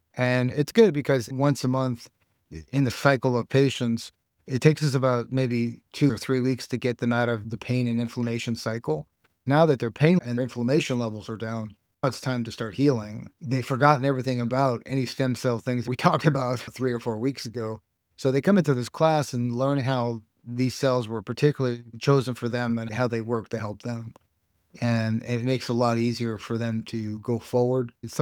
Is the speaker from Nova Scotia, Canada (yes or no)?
no; Toronto, Ontario, Canada; I grew up in Toronto